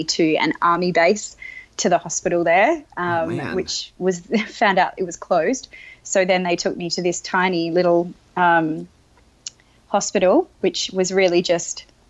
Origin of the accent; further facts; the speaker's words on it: Australia; I'm from Australia. We don't know these things.